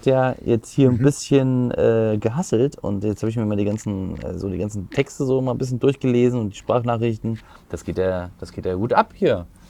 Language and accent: German; Thuringia, Germany; Aber ich kenne das auch hier von Thüringen, von meiner Ecke, wo ich herstamme.